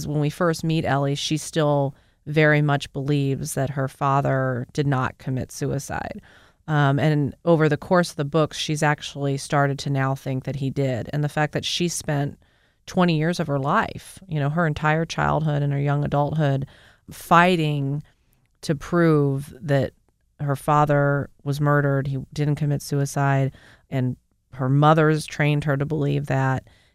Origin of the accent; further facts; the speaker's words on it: Kansas, United States; Well, and I'm lucky to have seen it, because growing up in Kansas or even living here, you know, I had to now kind of see that and live next to it.